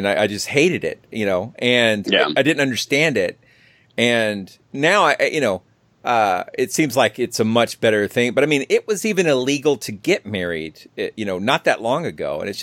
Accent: Georgia, United States; but I'm from Georgia and we're all almost the same age.

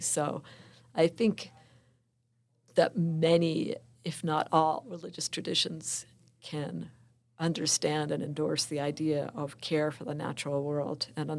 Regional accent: Maryland, United States; Yeah, I grew up in Maryland, not far from Washington, D.C., so it wasn't exactly the wilderness

